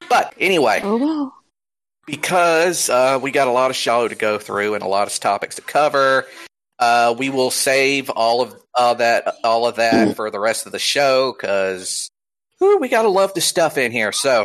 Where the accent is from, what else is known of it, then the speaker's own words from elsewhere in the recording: Georgia, United States; One of them being my home state of Georgia.